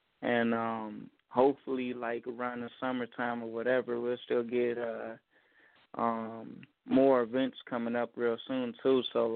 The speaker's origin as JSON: {"language": "English", "town": "Dayton", "region": "Ohio", "country": "United States", "said": "I'm from Dayton, Ohio."}